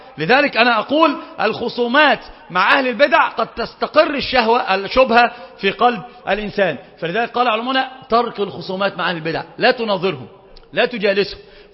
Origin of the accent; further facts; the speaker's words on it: Iraq; طبعا دي مش مثل المفتاح عندنا في العراق من الإمام